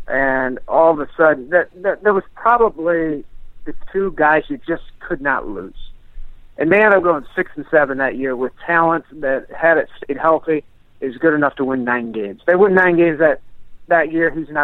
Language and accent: English; Ohio, United States; now in Texas, United States; I moved here from Ohio, so I'm a Cavs fan.